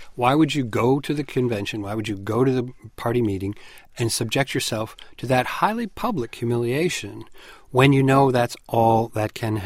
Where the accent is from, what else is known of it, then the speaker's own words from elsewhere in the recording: Chicago, Illinois, United States; Full disclosure, the listener may already know, I grew up in Chicago.